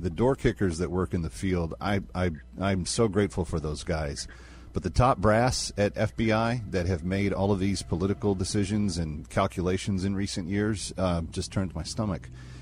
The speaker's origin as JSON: {"language": "English", "town": "Fort Worth", "region": "Texas", "country": "United States", "tie": "born or raised there", "said": "the synagogue attack in my hometown of Fort Worth last weekend."}